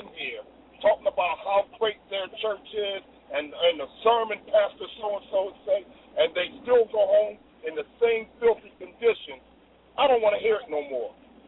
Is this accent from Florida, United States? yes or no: no; Philadelphia, Pennsylvania, United States; I'm from Philadelphia.